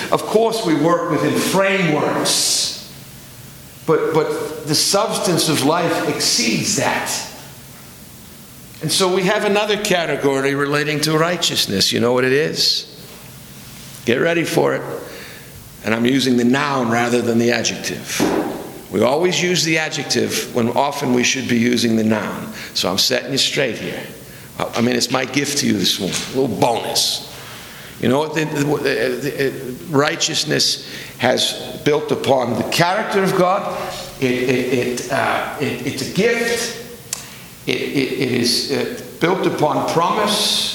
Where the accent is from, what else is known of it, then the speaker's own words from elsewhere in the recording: Boston, Massachusetts, United States; I'm a born and bred Bostonian. I'm of Welsh background.